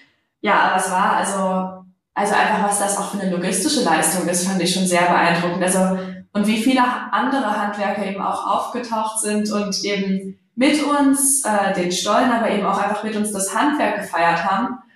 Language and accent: German; Dresden, Saxony, Germany; Obwohl ich gebürtige Dresdnerin bin